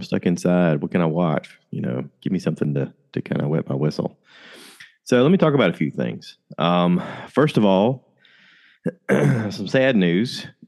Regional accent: South Carolina, United States; we are not from Cincinnati. We are from South Carolina area.

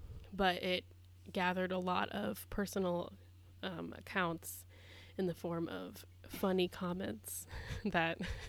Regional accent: Trumbull, Connecticut, United States; given the story of the Melonheads that we've all heard growing up in Trumbull, it freaked us out quite a bit.

